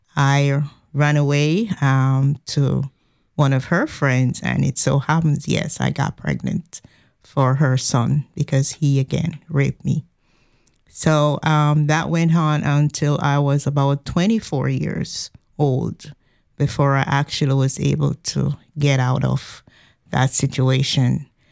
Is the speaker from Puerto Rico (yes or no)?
no; Jamaica; I am from Jamaica, and as early as 8 years old